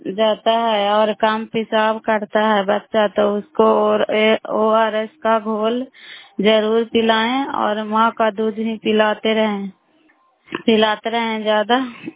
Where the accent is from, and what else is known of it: Bairiganj, Bihar, India